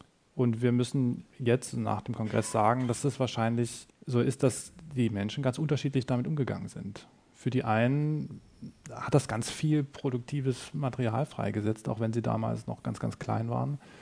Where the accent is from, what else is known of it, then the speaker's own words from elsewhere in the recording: Saxony-Anhalt, Germany; moved away; ich komme aus Sachsen-Anhalt und da wohne ich nicht mehr, aber da wohnen meine ganzen Freunde auch nicht mehr